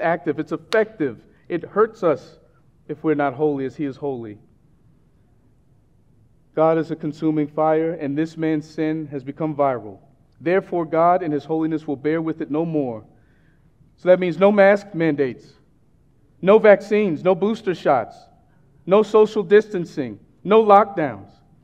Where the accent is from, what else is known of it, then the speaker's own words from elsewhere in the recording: Mississippi, United States; now in Washington, United States; Well, as y'all know, I'm from Mississippi, and for most of my life, I lived in the southernmost part of the state, which is the Gulf Coast, because it's right next to the Gulf of Mexico.